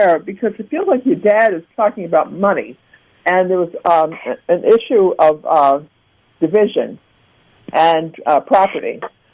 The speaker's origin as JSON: {"language": "English", "town": "Brooklyn", "region": "New York", "country": "United States", "tie": "born or raised there", "said": "So I grew up in Brooklyn, New York, where you never saw sun."}